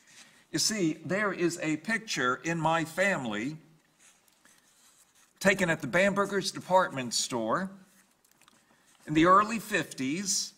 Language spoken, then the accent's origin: English; Asbury Park, New Jersey, United States; I grew up in Asbury Park, New Jersey. Oh … says greetings, by the way. And Asbury Park is next to Ocean Grove.